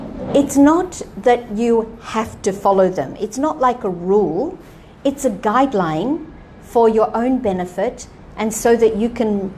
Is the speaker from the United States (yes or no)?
no; Australia; And as an Australian teenager, I used to drink, and it used to make me so happy and fearless and confident.